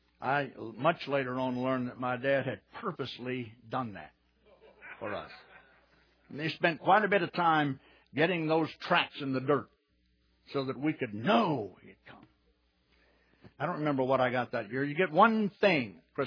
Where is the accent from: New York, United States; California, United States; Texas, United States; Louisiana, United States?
Texas, United States; Tomball; it was very much a rural community where I grew up around Tomball, Magnolia.